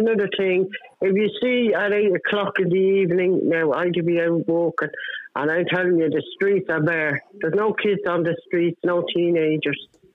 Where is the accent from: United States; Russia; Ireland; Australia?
Ireland; Ballyfermot, Leinster; I come from Ballyfermot. I'm from there since I was born.